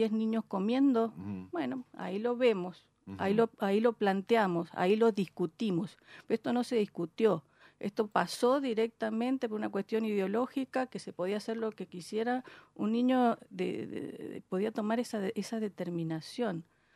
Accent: Argentina; pero como argentinos está lejos de que eso suceda

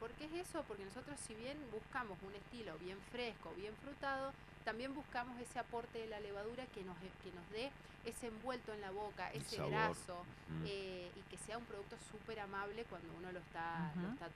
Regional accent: San Martín, Mendoza, Argentina; Yo soy mendocina, de San Martín, estudié en Rodeo del Medio, en Don Bosco, la licenciatura en enología.

